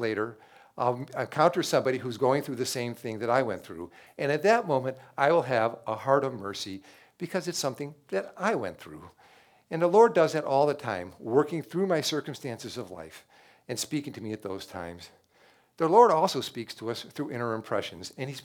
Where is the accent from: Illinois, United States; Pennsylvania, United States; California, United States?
Illinois, United States; Chicago; Now, I grew up in Chicago and I had never been anywhere further than Wisconsin all my life.